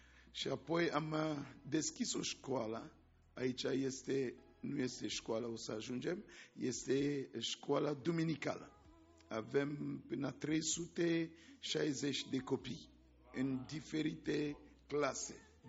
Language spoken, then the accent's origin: Romanian; Central African Republic; Romanian is a second language; sunt din Republica Centrafricană. E chiar în mijlocul Africii.